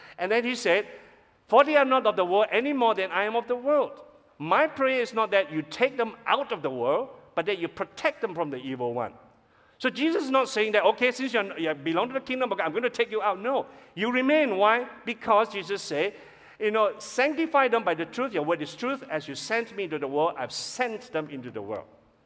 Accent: Malaysia; So we are not of this world because we don't belong to earthly kingdom, although we are Malaysian, but we're not really in that sense, okay?

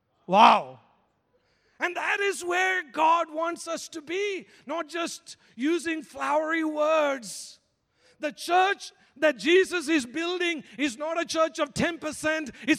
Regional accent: India; English is a second language; I'm Indian, you know.

